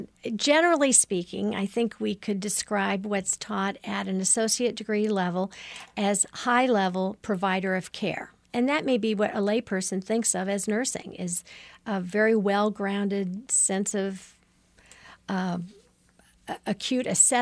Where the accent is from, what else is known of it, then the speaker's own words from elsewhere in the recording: Missouri, United States; now in Kansas City, United States; Well, I'm from a rural area, from a farm in Missouri, and have lived in Kansas City for 35 years. So I'm very familiar with the Kansas City area and yet have those country roots.